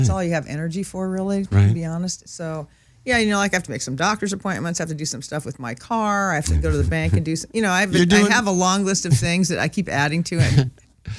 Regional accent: Indiana, United States; Well, you know, I grew up in Indiana. I learned how to shoot basketball when I was four.

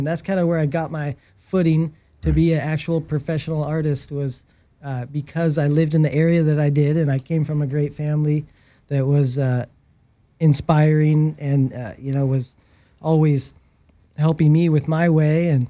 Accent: Costa Mesa, California, United States; now in Laguna Beach, United States; to grow up in Costa Mesa. I call Laguna my home for the last 20 years. But growing up in Costa Mesa in, you know, the late to mid 90s was amazing.

